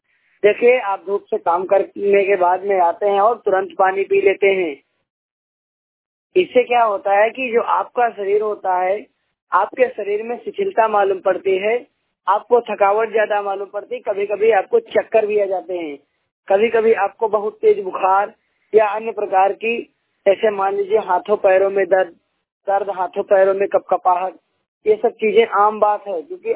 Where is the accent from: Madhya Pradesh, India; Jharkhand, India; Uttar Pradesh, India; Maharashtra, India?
Uttar Pradesh, India; Sitapur; सीतापुर उत्तर प्रदेश का रहने वाला हूँ।